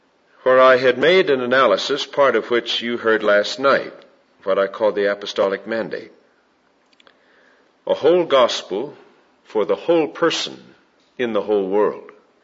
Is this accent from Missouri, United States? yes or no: no; Pittsburgh, Pennsylvania, United States; As I was growing up in Pittsburgh, one of the beautiful experiences